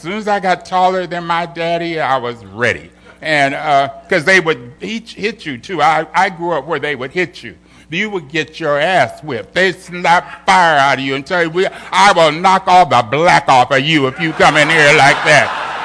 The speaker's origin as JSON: {"language": "English", "town": "Los Angeles", "region": "California", "country": "United States", "tie": "born or raised there", "said": "I grew up in L.A. I was born there."}